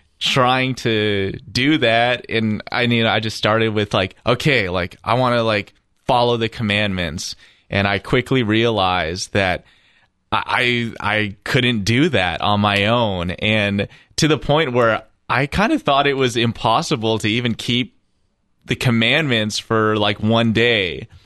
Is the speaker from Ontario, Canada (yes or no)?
yes; Toronto, Ontario, Canada; I grew up in Toronto, Ontario. I was baptized Catholic, but I grew up in a pretty nominally Catholic household.